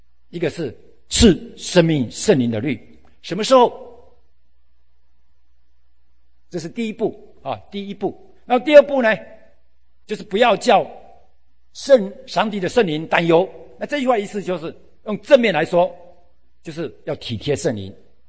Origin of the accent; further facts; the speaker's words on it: Taiwan; 又是我们台湾话说那个包粽子的那个粽子的那个挂啊